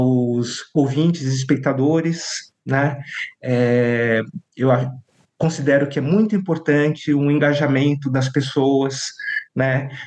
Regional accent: Brazil; então meus quatro avós são imigrantes japoneses que vieram para o Brasil, meus pais são brasileiros, eu sou brasileiro também, né?

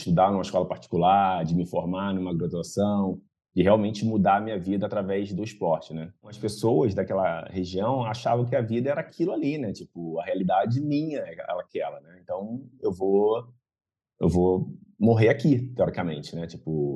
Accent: Rio de Janeiro, Brazil; Cresci, nasci no Rio de Janeiro, na capital. Sou carioca da gema, como o pessoal fala, né? Nasci ali em Jacarepaguá, num bairro chamado Praça Seca, muito conhecido como Zona Suburbana, no Rio de Janeiro.

